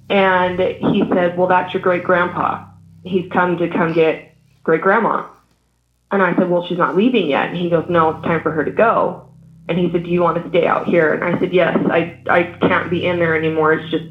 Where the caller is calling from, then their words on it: Salt Lake City, Utah, United States; I'm calling from Salt Lake City, Utah, actually.